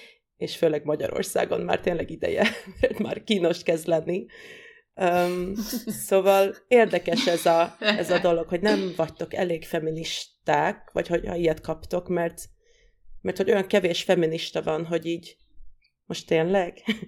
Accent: Sweden; én Svédországban nőttem fel

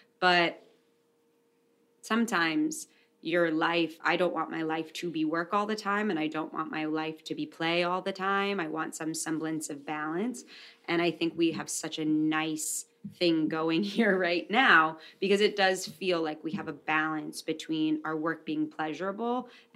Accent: New York City, New York, United States; I'm a woman from New York City who's like, you know, lived a completely different life. And I come from a capitalist background.

